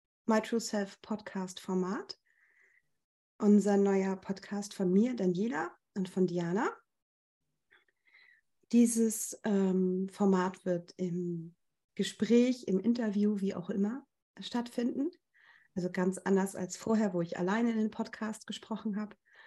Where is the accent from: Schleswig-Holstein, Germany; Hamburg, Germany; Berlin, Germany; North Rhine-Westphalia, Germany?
Schleswig-Holstein, Germany; Ich komme aus Nordfriesland, habe meine Praxis in Husum.